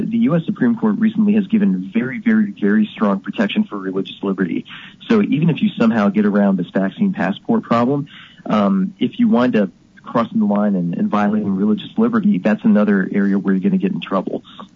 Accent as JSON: {"language": "English", "region": "Maryland", "country": "United States", "tie": "born or raised there", "moved": "yes", "lives_now": "Alabama, United States", "said": "You know, I'm from Maryland originally, but when I moved down here, I love this place a lot better than where I grew up. And we wanna keep Alabama, and stop it from becoming Maryland."}